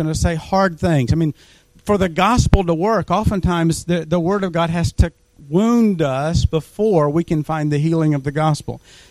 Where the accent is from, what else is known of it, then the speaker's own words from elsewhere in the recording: North Carolina, United States; I grew up in North Carolina, and that is big college basketball area.